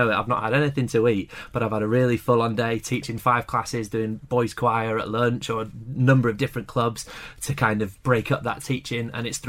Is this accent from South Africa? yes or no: no; Harrogate, Yorkshire and the Humber, United Kingdom; I actually came back to my hometown, back to Harrogate, and back to the school that I went to as a student